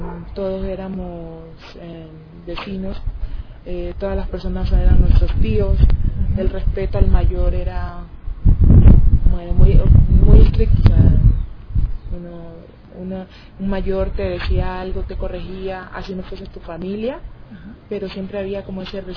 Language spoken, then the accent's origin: Spanish; Tumaco, Nariño, Colombia; yo nací y crecí en Tumaco, Nariño. Tumaco es parte, es zona costera, tenemos mar, playa, sol. Bueno, es un pueblo